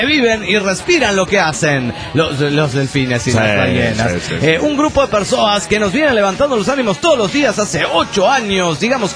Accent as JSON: {"language": "Spanish", "region": "Campeche", "country": "Mexico", "said": "de Campeche, chicos bellos"}